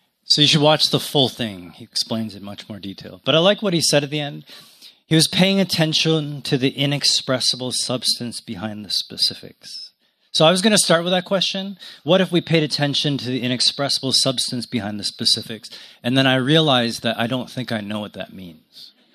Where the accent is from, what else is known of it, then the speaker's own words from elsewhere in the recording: Canada; Growing up in Canada, I could smell autumn.